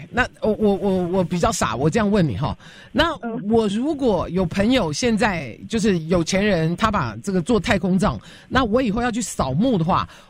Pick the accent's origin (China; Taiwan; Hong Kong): Taiwan; 因为我小时候啊是在这个台湾长大的